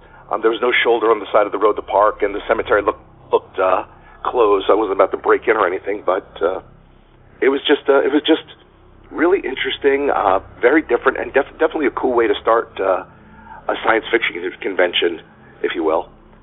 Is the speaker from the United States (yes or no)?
yes; New Jersey, United States; from New Jersey